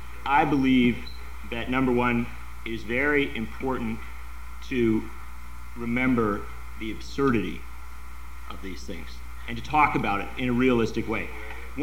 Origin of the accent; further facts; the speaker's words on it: Wisconsin, United States; When I tell people I'm from Wisconsin, it usually invites one of the blanker stares I've ever seen.